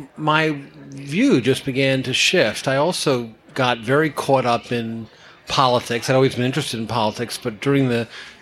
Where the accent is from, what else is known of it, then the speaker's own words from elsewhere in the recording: the South, United States; I may not be like him in any other way, except I'm vaguely from the South.